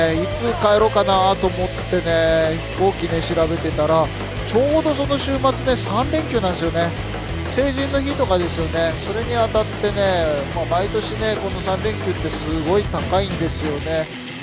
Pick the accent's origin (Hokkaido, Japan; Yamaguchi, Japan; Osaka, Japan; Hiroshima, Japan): Hokkaido, Japan; Sapporo; 実はですね、新年早々私のね父親が他界しまして、地元札幌に帰ってました。